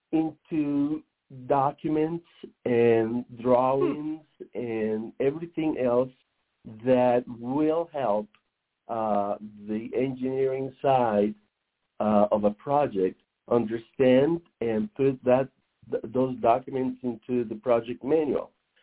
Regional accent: Lehi, Utah, United States; Well, I am broadcasting today from my hometown in Lehigh, a small rural city in Utah.

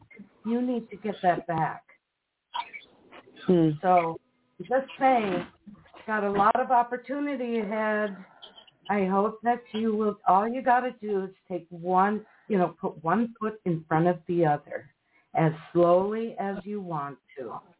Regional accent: Minnesota, United States; I mean, we're from Minnesota, so we're up the street from you.

